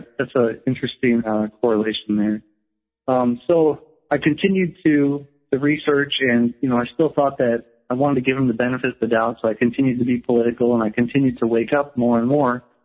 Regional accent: St. Paul, Minnesota, United States; also born or lived in Iowa; Well, I was born in Minnesota, in St. Paul, Minnesota, at St. Joseph's Hospital. Lived in Minnesota for most of my life and also in Iowa for most of my life.

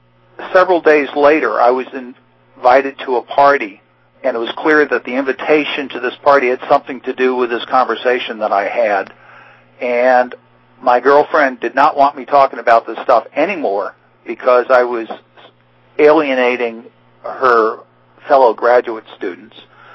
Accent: New Orleans, Louisiana, United States; I'm from New Orleans, and I know what the rules of society are

